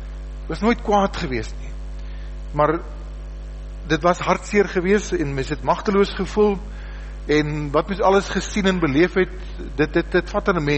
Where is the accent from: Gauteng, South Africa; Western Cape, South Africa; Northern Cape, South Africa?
Northern Cape, South Africa; Ons kom van die Noordkaap af